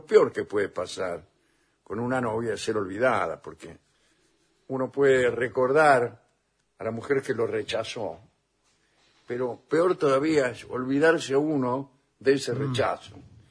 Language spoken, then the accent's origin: Spanish; Rosario, Santa Fe, Argentina; de Rosario.